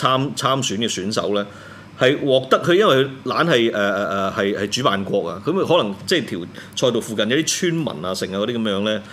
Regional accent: Hong Kong; 我們香港這邊都希望他們急起直追

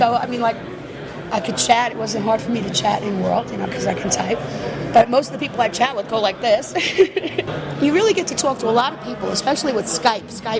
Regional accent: Queens, New York, United States; I come from Queens, New York. In world, I live in Lemonsport.

